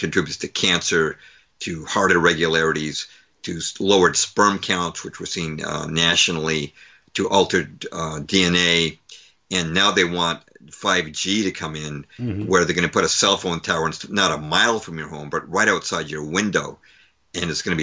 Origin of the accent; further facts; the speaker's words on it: Lexington, Massachusetts, United States; And my conclusion, growing up in Lexington and having studied it from the viewpoint of a veteran alt-meter writer 34 years now